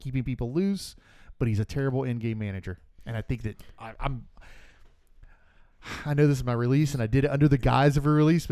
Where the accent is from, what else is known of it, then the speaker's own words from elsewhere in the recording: Florida, United States; I am a diehard Chicago Cubs fan because I grew up in Florida but with WGN.